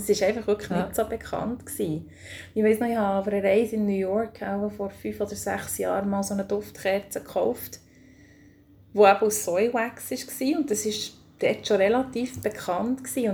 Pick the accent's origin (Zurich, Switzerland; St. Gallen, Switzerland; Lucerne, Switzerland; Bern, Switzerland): Bern, Switzerland; Mürren; ein altes Foto von meinem Heimatort, von Mürren, wo ich herkomme.